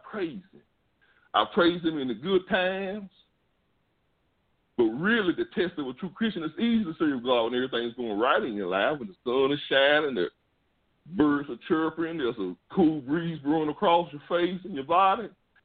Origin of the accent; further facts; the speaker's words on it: Mississippi, United States; born there; I was born in Mississippi in 1953 in the Deep South.